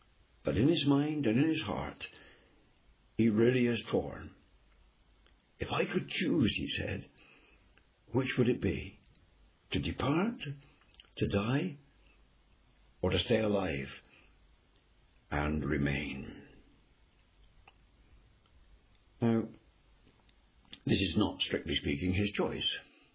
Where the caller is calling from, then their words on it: United Kingdom; I'm speaking from the United Kingdom